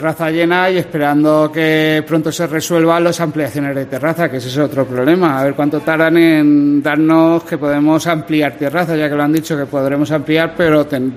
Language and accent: Spanish; Albacete, Castilla-La Mancha, Spain; Esto se va a superar porque somos albaceteños y lo superamos todo.